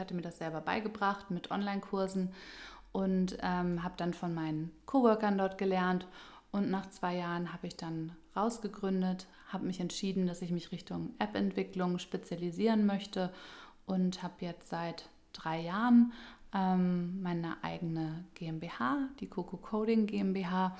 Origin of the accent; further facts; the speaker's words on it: Hanover, Lower Saxony, Germany; now in Berlin, Germany; Ich komme aus Hannover, aber ich war eine lange Zeit weg von hier. Ich habe Philosophie studiert in Münster und dann in Berlin. Und in Berlin bin ich dann auch geblieben.